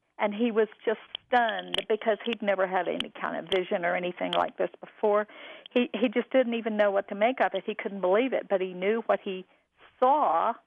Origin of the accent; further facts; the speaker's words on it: Quitman, Georgia, United States; My brother Paul met Mike in March when we went up to South Georgia, Quitman, my hometown.